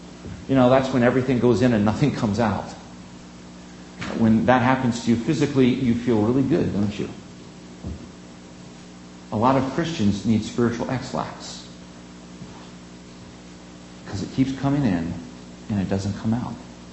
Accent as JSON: {"language": "English", "town": "Mooresville", "region": "Pennsylvania", "country": "United States", "tie": "born or raised there", "said": "And in my hometown of Mooresville, Pennsylvania, First Baptist had what?"}